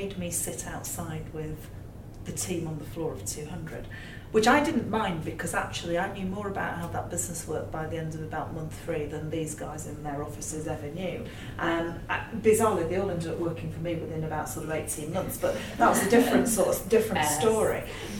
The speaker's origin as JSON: {"language": "English", "region": "Yorkshire and the Humber", "country": "United Kingdom", "also_born_or_lived": "London", "said": "and I'd come up from London, and although I'm a Yorkshire girl."}